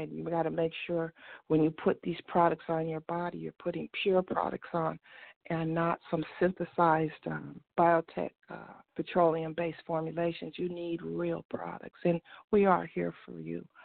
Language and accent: English; California, United States; I keep trying to tell him I'm from California. That's how we get down out here.